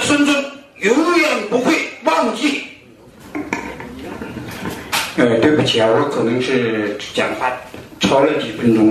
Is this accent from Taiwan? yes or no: no; Inner Mongolia, China; 我们蒙古人去年十月份，我们海外的五个政党和组织在日本东京成立了